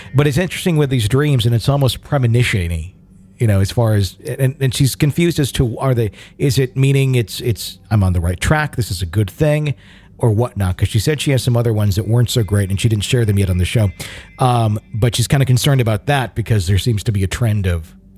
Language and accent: English; Carthage, Maine, United States; I was born and raised in Western Maine, a small town called Carthage. It was a lodging town, extremely rural and hick, as one would say. My father was a logger.